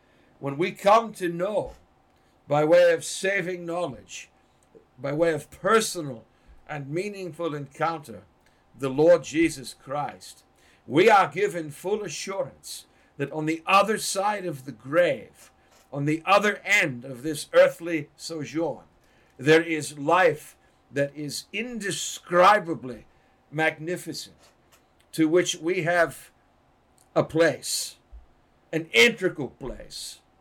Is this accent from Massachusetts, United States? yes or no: yes; Boston, Massachusetts, United States; You know, growing up outside of Boston, I was surrounded quite literally by four cemeteries.